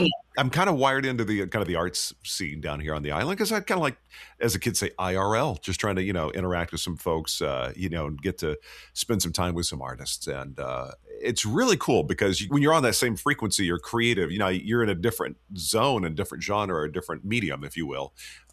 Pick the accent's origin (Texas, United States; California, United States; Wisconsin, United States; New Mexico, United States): Texas, United States; Dallas; also born or lived in New Orleans; I'm originally from Dallas, so I always clarify, but I spent 20 years there.